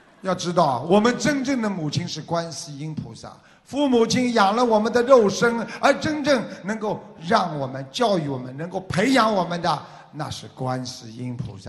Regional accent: China; 我们大陆人叫洗澡

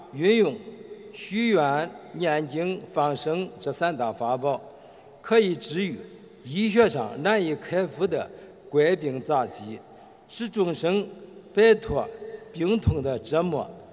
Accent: Henan, China; 我来自河南，是一名老中医，从事临床医务工作已经50年了。

